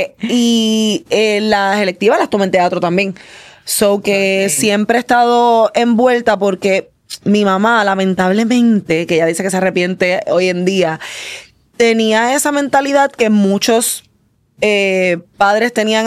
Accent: Manatí, Puerto Rico; Yo soy de Manatí.

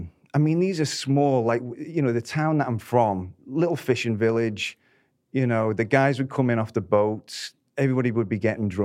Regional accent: Isle of Man; And growing up on the Isle of Man, it was quiet. It was safe. I grew up and there was a Viking burial ground in front of the house.

